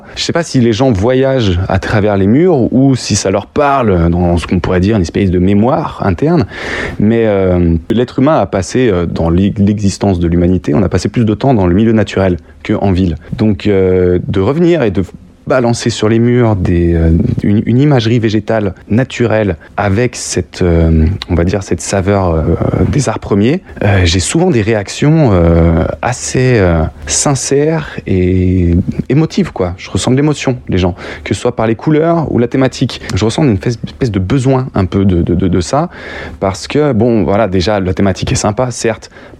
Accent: Lyon, Auvergne-Rhône-Alpes, France; born there; Moi, je suis né à Lyon

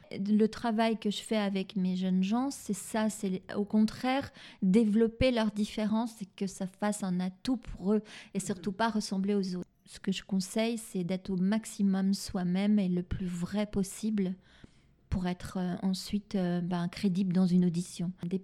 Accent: Lyon, Auvergne-Rhône-Alpes, France; now in Paris, France; quand on rêve et qu'on vient de Lyon, de la province, qu'on arrive à Paris, c'est un rêve.

